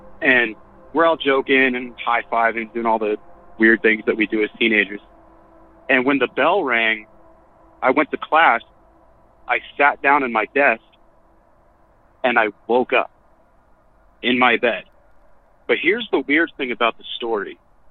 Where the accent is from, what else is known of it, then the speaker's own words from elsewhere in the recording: Colorado, United States; Hey, Derek. … I'm from Colorado.